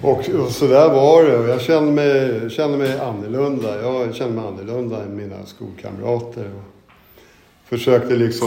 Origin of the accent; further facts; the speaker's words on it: Stockholm, Stockholm County, Sweden; och jag blir 59 år nästa månad. Och jag är född på Söder här, på Katarina kyrkobacke, och där så växte jag upp med min mamma, pappa och mina två äldre bröder.